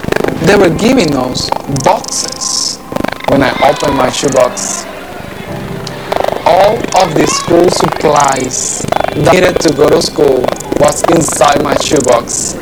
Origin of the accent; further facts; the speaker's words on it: Panama; Growing up in Panama was very difficult.